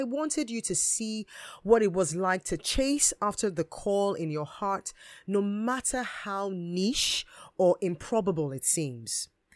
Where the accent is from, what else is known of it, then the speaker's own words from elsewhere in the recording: Nigeria; now in United Kingdom; I am a Nigerian. And even though Britain has been my home for many years now, I'm still pretty much Nigerian, and you can probably hear that from my accent.